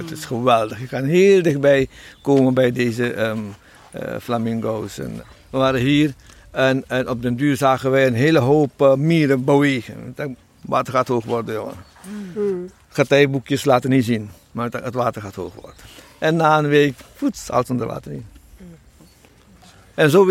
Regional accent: Nieuw Nickerie, Nickerie, Suriname; born there; Ik ben zelf geboren in Nikeri, maar verder ben ik voor studie gekomen in Paramaribo.

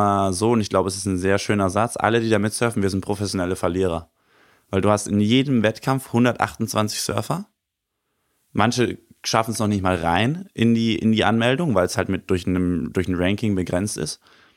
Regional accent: Canary Islands, Spain; als ich Kind war, ich bin auf Fuerteventura geboren und aufgewachsen

